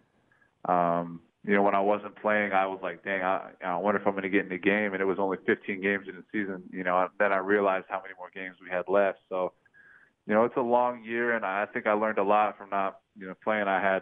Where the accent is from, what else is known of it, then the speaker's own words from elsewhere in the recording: Las Vegas, Nevada, United States; And growing up in Vegas, going to games all the time